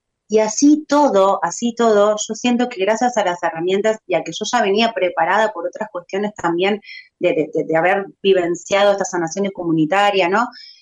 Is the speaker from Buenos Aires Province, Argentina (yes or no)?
no; Bariloche, Río Negro, Argentina; somos de Bariloche, pero estuvimos en ese momento en Buenos Aires.